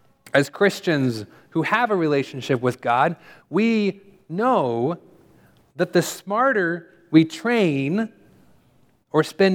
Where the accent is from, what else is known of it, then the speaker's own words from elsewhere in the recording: California, United States; I think like I'm from California. You take the 5 to get there, right?